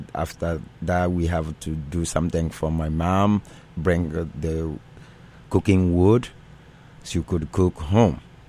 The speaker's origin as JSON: {"language": "English", "town": "Sangbarala", "country": "Guinea", "tie": "born or raised there", "moved": "as an adult", "lives_now": "United States", "said": "I grew up in Sangbarala, Guinea. It's my village. I've been there for 25 years in my life and then immigrate into the capital city. And then from the capital city to Germany"}